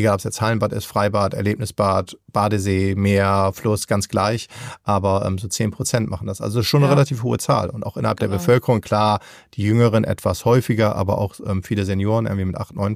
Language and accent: German; Kansas City, Missouri, United States; German is a second language; Eine der spektakulärsten Wasserrutschen ist übrigens in meiner alten Heimatstadt in Kansas City, aber mittlerweile geschlossen.